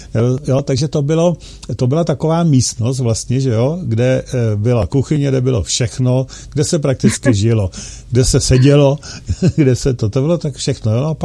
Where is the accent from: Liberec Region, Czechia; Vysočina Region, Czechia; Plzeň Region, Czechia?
Plzeň Region, Czechia; tady u nás na Plzeňsku